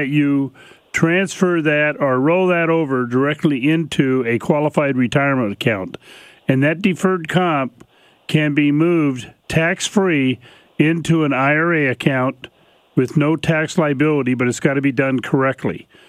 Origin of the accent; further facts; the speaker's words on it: United States; I'm thankful that I grew up in America.